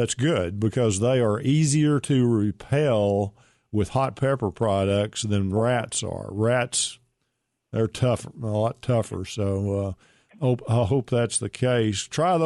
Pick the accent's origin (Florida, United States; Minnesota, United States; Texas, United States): Texas, United States; Pittsburgh; I am from Pittsburgh, Texas, with Bo Pilgrim and a lot of other cool people.